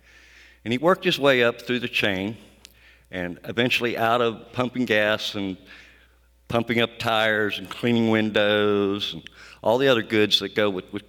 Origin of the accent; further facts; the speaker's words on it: California, United States; born there; first language Armenian; English is a second language; also born or lived in Iran; And as an infant, I moved from California to Iran. And because both my mother and father worked, I didn't learn English. I learned the Armenian language. So when I came back here to the United States as a child